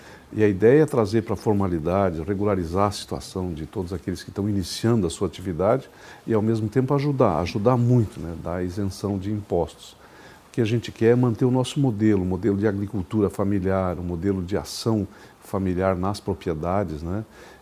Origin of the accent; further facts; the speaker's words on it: Rio Grande do Sul, Brazil; até porque eu sou da Serra, é o turismo de inverno, né?